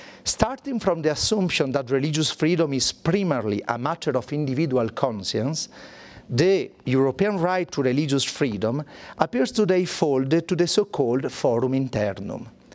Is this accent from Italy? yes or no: yes; Italy; I came from Italy, so I'm a legal scholar